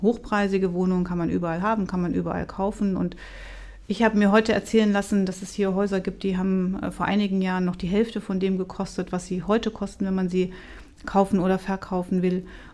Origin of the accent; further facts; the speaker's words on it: Thuringia, Germany; Ich bin Thüringerin und weiß, wie das ist, wenn mitten durch den Thüringer Wald dann eine Schneise für so eine Leitung gelegt wird.